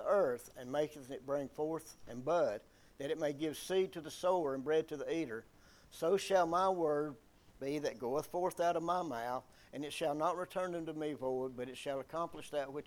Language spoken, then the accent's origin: English; Georgia, United States; coming from the same geographical area, at least where I was raised in Georgia, people who I was raised around hated two-faced people.